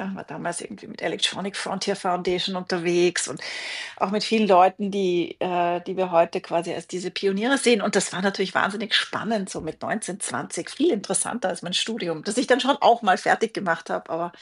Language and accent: German; Austria; wie wir bei uns in Österreich sagen